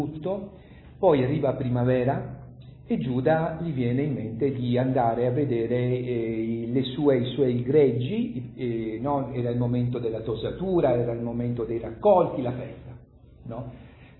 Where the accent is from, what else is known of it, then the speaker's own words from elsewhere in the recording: Grottaglie, Apulia, Italy; lei è di Taranto, io sono di Grottaglie, vicino